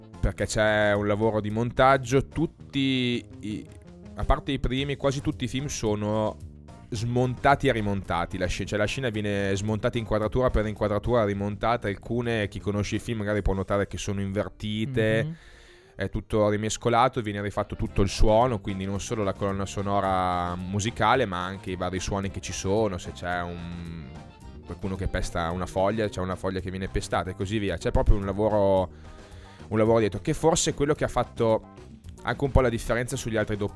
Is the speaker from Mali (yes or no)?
no; Emilia-Romagna, Italy; Io infatti devo ringraziare le mie nonne che parlavano solo dialetto. Non proprio di Parma, io sono della Bassa, quindi un dialetto leggermente diverso